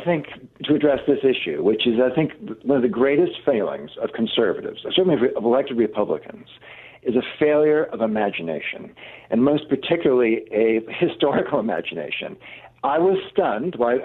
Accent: California, United States; Now, I come from California. I am a fifth or sixth generation Californian. I worked in California politics.

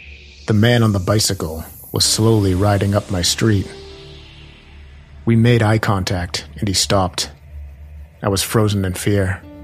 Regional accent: Berkeley Springs, West Virginia, United States; I grew up in West Virginia, a town called Berkeley Springs. It's a very small town that had a population of a little over 800 people back in 1990

